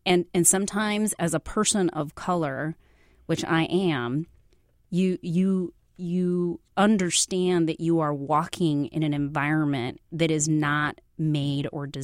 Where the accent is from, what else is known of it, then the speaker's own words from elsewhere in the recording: Grandview, Washington, United States; I went to community college first, that was literally two blocks away from my hometown of Grandview, where a majority of the people were Latino and looked like me.